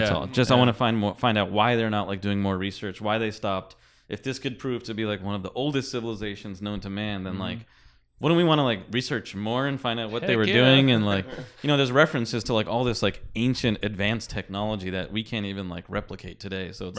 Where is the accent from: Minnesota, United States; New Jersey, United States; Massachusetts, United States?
New Jersey, United States; My parents were immigrants. They moved here in the late 70s. I was born in New Jersey, and I grew up like American culture, but with like Indian culture also, India.